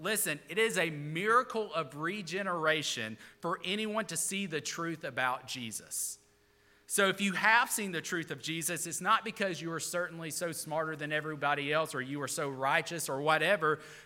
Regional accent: Alabama, United States; Listen, I grew up in Alabama. We defend our players like crazy in college football.

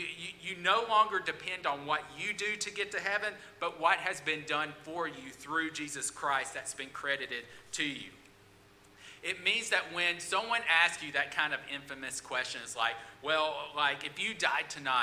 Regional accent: Alabama, United States; the greatest university in all the world, the University of North Alabama, I went there, and it was in my hometown.

